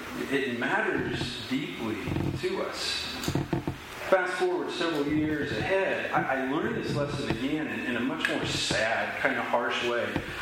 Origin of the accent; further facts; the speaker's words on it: Midwest City, Oklahoma, United States; but it never came up that I was from Midwest City, Oklahoma.